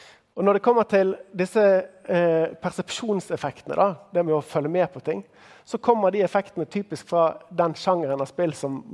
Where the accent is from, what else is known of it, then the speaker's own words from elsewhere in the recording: Bergen, Vestland, Norway; Ja, nei, jeg kommer fra Bergen. Får lov til å komme hele veien fra Bergen